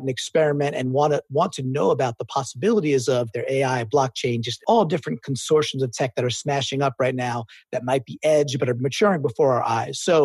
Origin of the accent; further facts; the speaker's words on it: New York, United States; And the way I look at it from a traditional standpoint, I'm from New York, I got some buddies who are lawyers